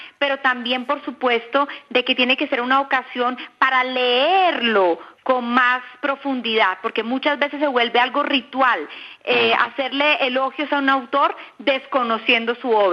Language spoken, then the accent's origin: Spanish; Colombia; Yo soy colombiana.